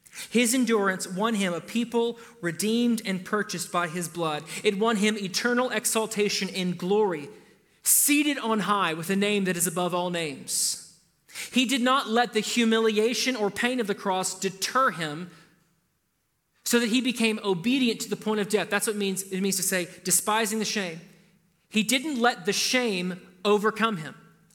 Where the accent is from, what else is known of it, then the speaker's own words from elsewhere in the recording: the South, United States; I'm an American from the South, every part of my DNA is like, I want to defy the government.